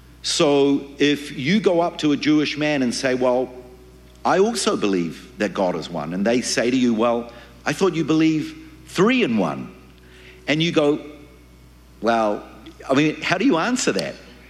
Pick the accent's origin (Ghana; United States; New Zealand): New Zealand; now in Israel; originally I'm from New Zealand. You can tell my accent, those of you who weren't here. That's where I was born. And about 34 years ago, I immigrated to Israel. I grew up in a Jewish family, modern, orthodox, traditional.